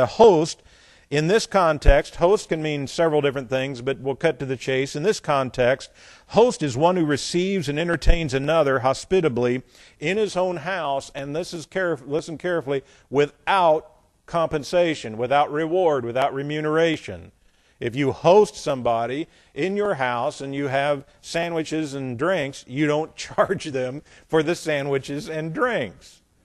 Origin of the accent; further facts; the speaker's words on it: Indiana, United States; And I know as growing up in Indiana, the Indiana had a motto.